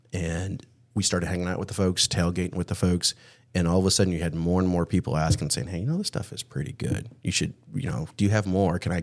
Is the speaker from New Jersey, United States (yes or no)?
no; South Bend, Indiana, United States; So I'm originally from South Bend.